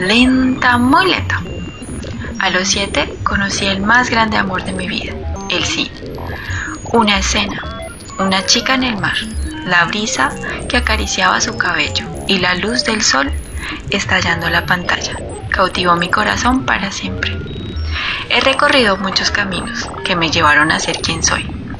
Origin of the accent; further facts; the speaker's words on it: Bogotá, Colombia; Mi vida ha sido un continuo viaje. Nací en Bogotá un domingo en la mañana. Crecí en una caja de manzanas debajo del mostrador del negocio de mis padres, escuchando música de todo el mundo en el centro de la ciudad.